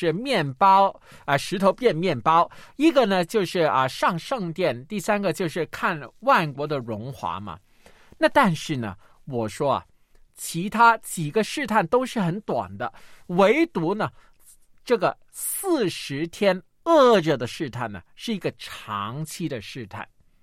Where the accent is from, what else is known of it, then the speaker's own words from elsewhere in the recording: China; 甚至我们中国人传统去拜神呢、也要斋戒沐浴